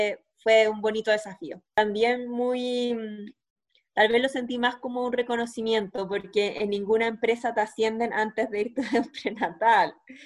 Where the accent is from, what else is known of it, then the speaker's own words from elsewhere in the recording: Chile; no, yo soy chilena, llévenme al aeropuerto